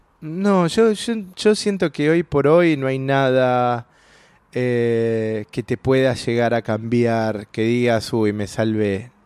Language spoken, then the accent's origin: Spanish; Argentina; Y, en mi caso en particular quizás es distinto porque soy argentino.